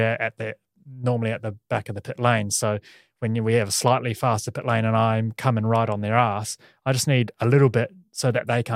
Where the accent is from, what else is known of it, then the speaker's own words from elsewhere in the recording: New Zealand; and obviously being a Kiwi too, he likes that, doesn't mind a Kiwi.